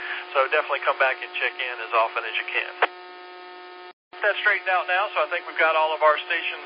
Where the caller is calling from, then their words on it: Greenville, United States; I'm calling in from Greenville. Newly licensed and excited to be checking in tonight.